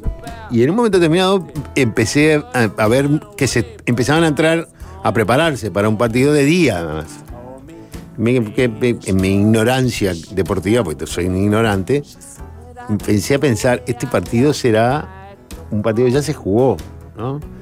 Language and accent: Spanish; Uruguay; Pero yo soy un uruguayo, soy patriota.